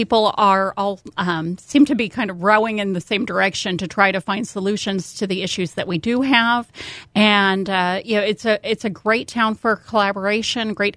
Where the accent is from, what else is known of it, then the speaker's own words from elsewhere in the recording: Turkey City, Pennsylvania, United States; also born or lived in Pittsburgh; I was born in Pittsburgh and raised in Turkey City, Pennsylvania. So it's as small as it sounds, about 20 houses and a post office.